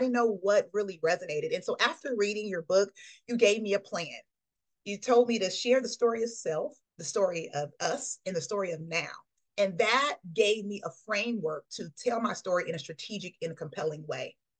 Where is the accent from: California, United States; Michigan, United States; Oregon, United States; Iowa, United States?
Oregon, United States; Portland; now in Nashville, United States; I'm originally from Portland, Oregon, believe it or not.